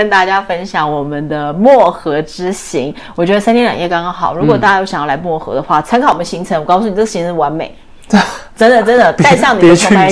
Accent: Taiwan; 因为毕竟我们是台湾来的，我们要点台湾人的歌。

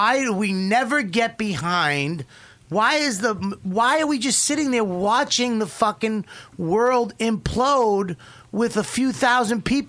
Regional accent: Boston, Massachusetts, United States; You know, like, I'm from Boston.

